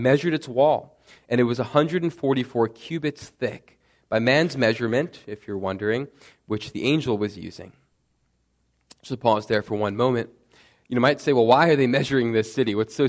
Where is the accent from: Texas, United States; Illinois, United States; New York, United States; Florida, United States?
New York, United States; New York City; And I come from New York City, and it was interesting.